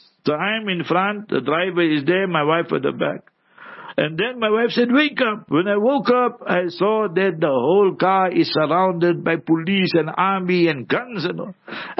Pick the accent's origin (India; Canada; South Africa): South Africa; I said, I'm a South African, I'm a tourist here.